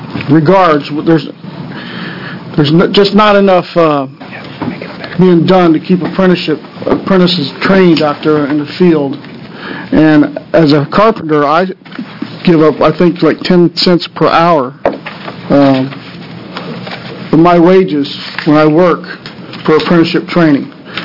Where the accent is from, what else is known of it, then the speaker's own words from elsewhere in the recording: Salem, Oregon, United States; I'm from Salem here.